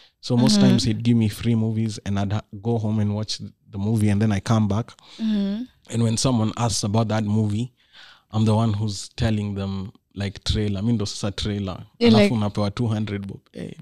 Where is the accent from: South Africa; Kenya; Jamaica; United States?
Kenya; Nairobi; So me, I grew up on the kind of the east side of Nairobi. And Eastlands ni like the hood.